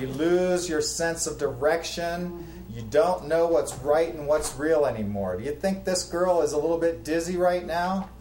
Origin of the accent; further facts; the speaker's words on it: Columbus, Ohio, United States; We grew up in Columbus, Ohio, where a prominent street downtown was called Gay Street